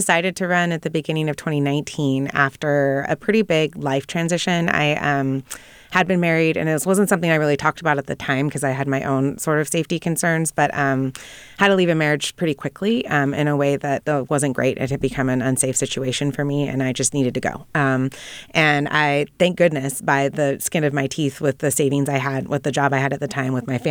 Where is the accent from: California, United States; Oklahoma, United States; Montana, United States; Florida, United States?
California, United States; And I grew up in Kern County.